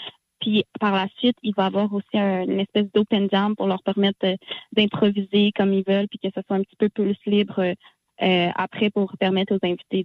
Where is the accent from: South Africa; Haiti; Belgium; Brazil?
Haiti; Moi, je suis haïtienne